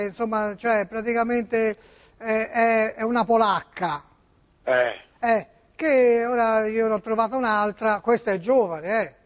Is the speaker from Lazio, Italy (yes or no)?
no; Florence, Tuscany, Italy; accent: Florentine; io sono fiorentino, senti, parlo fiorentino pure